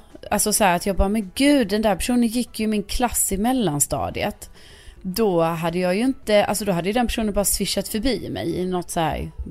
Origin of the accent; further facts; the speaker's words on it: Lund, Skåne, Sweden; Jag var ju hemma i Lund i helgen. Och det var väldigt länge sedan jag var hemma.